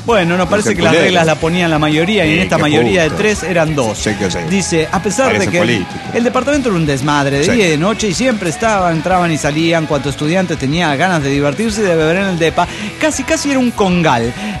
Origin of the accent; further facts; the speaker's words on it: Barranqueras, Chaco, Argentina; de Barranqueras, Chaco, Argentina.